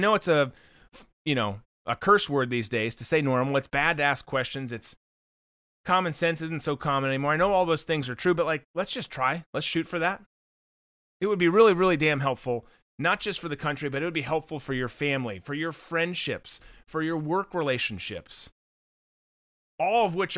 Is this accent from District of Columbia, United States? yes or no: no; Minnesota, United States; I grew up in Minnesota. We'd sleep with our windows open in the winter